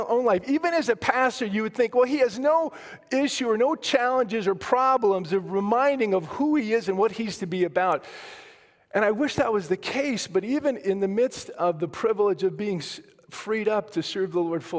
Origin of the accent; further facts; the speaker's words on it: Fort Collins, Colorado, United States; I'm 60 miles north in my hometown in Fort Collins, Colorado.